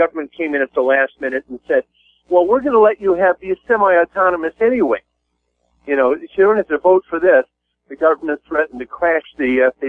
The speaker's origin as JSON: {"language": "English", "region": "Scotland", "country": "United Kingdom", "said": "I'm obviously a Scot. You know, it's a, don't carry the accent. I can, after about 2 weeks, you start to develop it."}